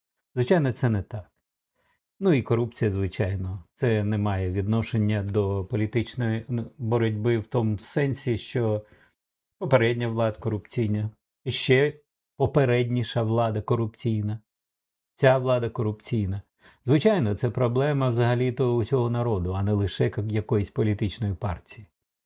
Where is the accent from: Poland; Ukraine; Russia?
Ukraine; Kharkiv, Kharkiv Oblast; Як харків'янин, я потерплю трохи.